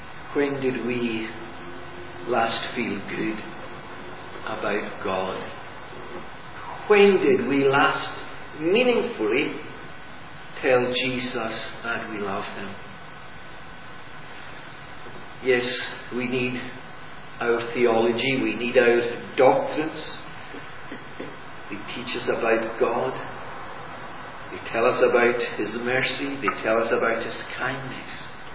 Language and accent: English; Scotland, United Kingdom; as Scottish Presbyterians, we're not really that big on emotion. We don't wear our hearts on our sleeve.